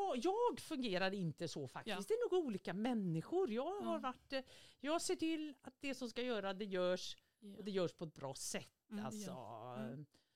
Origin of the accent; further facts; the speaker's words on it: Norrköping, Östergötland, Sweden; also born or lived in Stockholm; Jag är född på Söder i Stockholm, men vi flyttade till Norrköping och bodde i en akademisk del av Norrköping och så.